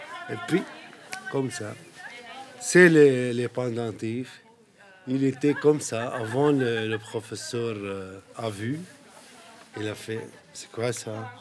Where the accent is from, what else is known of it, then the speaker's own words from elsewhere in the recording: Syria; French is a second language; moved away as an adult; now in Belgium; Moi, je suis Syrien. Et alors, ça fait 7 ans que j'habite en Belgique. Je suis réfugié, bien sûr, et je suis Syrien, oui. C'est pas belge. La première année, j'ai appris le français